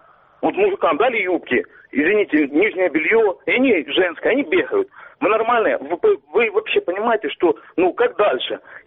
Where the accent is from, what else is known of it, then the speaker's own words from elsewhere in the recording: Donetsk Oblast, Ukraine; Я из Донецкой области.